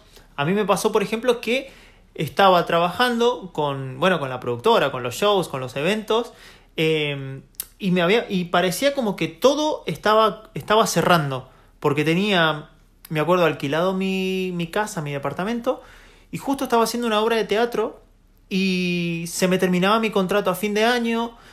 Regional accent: Mendoza, Argentina; nos habíamos ido para mi pueblo, para Mendoza, para mi ciudad, digamos

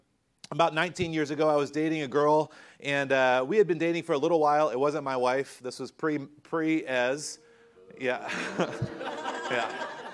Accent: North Carolina, United States; I grew up in North Carolina, and we would light off fireworks.

